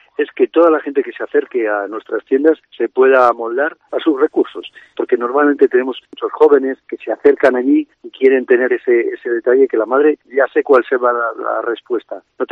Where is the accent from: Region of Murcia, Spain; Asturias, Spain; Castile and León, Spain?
Castile and León, Spain; San Justo de la Vega; San Justo de la Vega, que es mi pueblo, porque yo soy de pueblo, no soy de otro sitio más que San Justo de la Vega